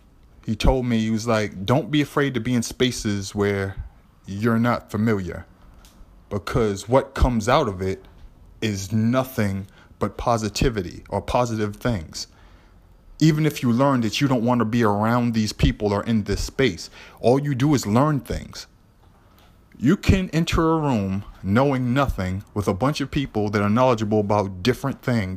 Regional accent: Boston, Massachusetts, United States; I'm from Lower Roxbury.

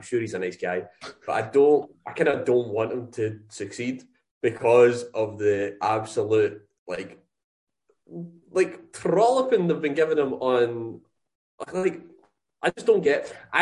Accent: Scotland, United Kingdom; Yeah, but remember, George, we're both Scottish and we still haven't got over that goal, the Euros.

